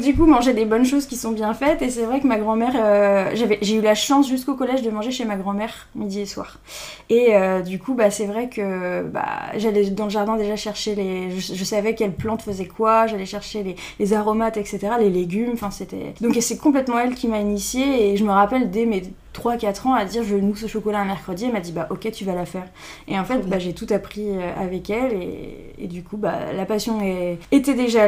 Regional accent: Le Bourgneuf-la-Forêt, Pays de la Loire, France; Alors j'ai toujours été en Mayenne. J'ai grandi au Bourgneuf-la-Forêt jusqu'à mes 18 ans.

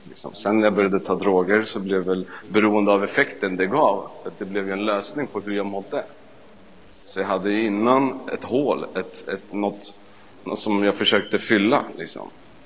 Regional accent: Stockholm, Stockholm County, Sweden; jag är uppvuxen både i Hässelby och i Vällingby. De ligger väldigt nära varandra. Men jag brukar säga Hässelby, jag bodde mest hemma hos min mamma. Då. Jag har en tvillingssyster, så vi är båda 33 år.

